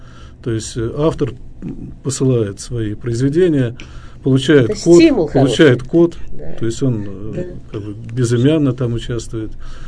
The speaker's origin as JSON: {"language": "Russian", "town": "Rzhev", "region": "Tver Oblast", "country": "Russia", "tie": "born there", "also_born_or_lived": "Torzhok", "said": "А я родился в Ржеве и долго жил в Торжке."}